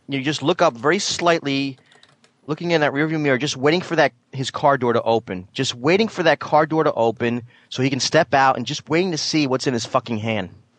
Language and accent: English; New Jersey, United States; Now remember, I'm from Jersey, he's in New York